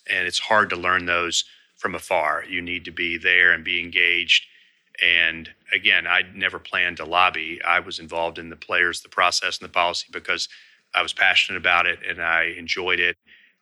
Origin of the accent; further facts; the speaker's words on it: Kentucky, United States; which is one of the largest employers in my home state of Kentucky